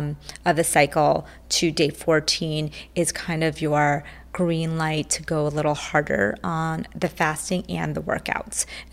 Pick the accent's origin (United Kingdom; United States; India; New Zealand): India; born there; I grew up in, I was born in India, and I was born into a family of very religious people, and they are Jain. It's a religion, it's almost like a philosophy called Jainism, similar to Buddhism